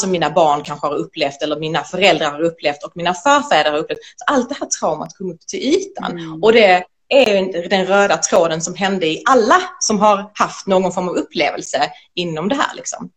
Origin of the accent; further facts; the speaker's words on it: Sweden; för jag är uppväxt i Sverige